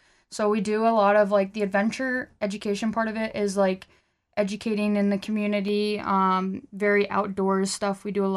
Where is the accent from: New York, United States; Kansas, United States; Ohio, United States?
Kansas, United States; But I still wanted to go out of state for school, as I'm from Kansas.